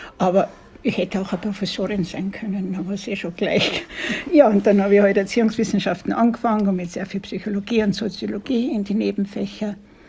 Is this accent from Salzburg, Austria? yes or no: no; Kitzbühel, Tyrol, Austria; Ich komme aus Tirol an, aus Kitzbühel und habe die Fahrt natürlich sehr genossen.